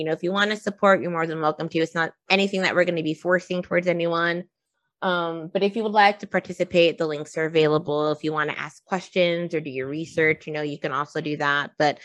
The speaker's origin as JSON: {"language": "English", "country": "Philippines", "said": "Well, I'm also Filipino"}